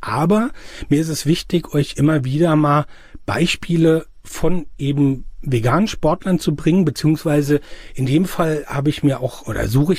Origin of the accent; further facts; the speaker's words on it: Mainz, Rhineland-Palatinate, Germany; ich bin Mainzer.